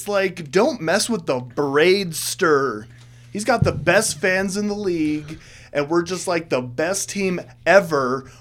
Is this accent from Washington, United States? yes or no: no; Iowa, United States; now in Houston, United States; I'm from, like, Iowa.